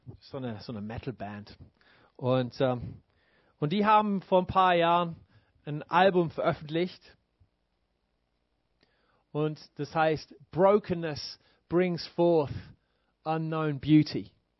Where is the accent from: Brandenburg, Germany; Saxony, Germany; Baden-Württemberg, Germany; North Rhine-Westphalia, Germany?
Baden-Württemberg, Germany; Also wir kommen alle so aus Baden-Württemberg, mehr oder weniger.